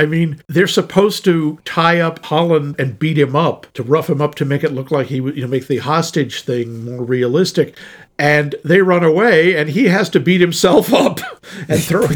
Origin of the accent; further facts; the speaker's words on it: Mexico; And again, I'm not English. I'm Mexican, you gringo.